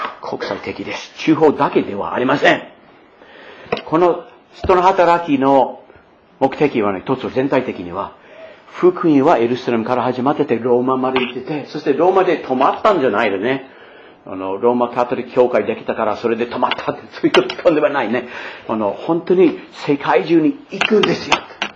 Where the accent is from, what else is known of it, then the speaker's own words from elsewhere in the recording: Maine, United States; 私のふるさとのメイン州の飲み物です。